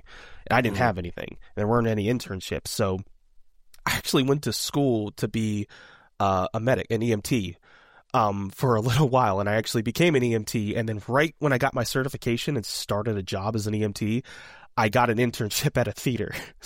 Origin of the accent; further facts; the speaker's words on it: Virginia, United States; the schools in the state, which I'm from Virginia, they don't really have true filmmaking film schools